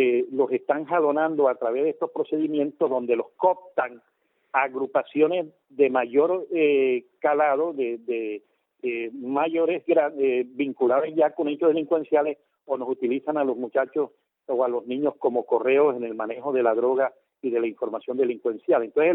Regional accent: Barranquilla, Atlántico, Colombia; como barranquillero y como costeño

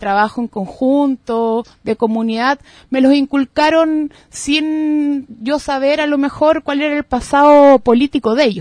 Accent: San Miguel, Santiago Metropolitan, Chile; yo nací en San Miguel, nací en Miguel Luis Cerda con departamental, de ahí como a los 14 años me cambié a vivir a la segunda avenida con la tercera transversal y como a los 31, yo tengo 34

